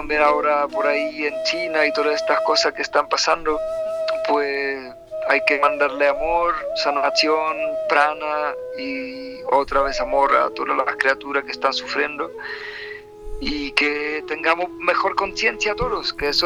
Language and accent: Spanish; Czechia; Spanish is a second language; En mi tierra, eso es República Checa